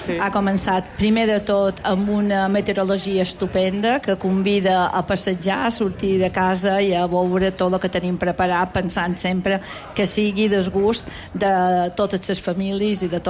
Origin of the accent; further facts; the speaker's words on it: Balearic Islands, Spain; som els mallorquins, els menorquins, els vicenys